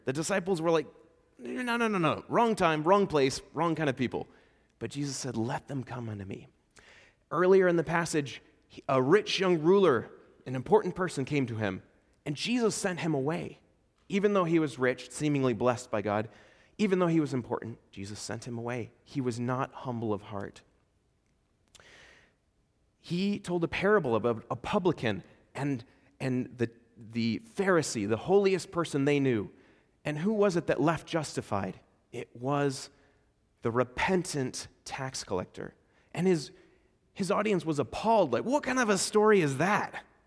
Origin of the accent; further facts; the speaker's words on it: Estonia; Growing up in Estonia, I felt what it was like to be a stranger and far away.